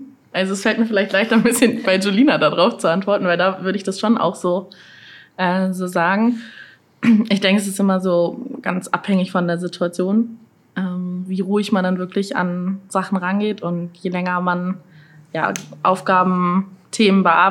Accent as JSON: {"language": "German", "region": "Schleswig-Holstein", "country": "Germany", "tie": "born or raised there", "also_born_or_lived": "Hamburg", "said": "ich bin zwar in Hamburg geboren, aber an der Stadtgrenze von Schleswig-Holstein in Halsmeck aufgewachsen."}